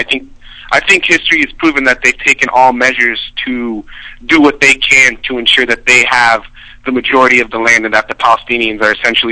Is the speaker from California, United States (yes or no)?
yes; San Diego, California, United States; born there; No, I was born in San Diego.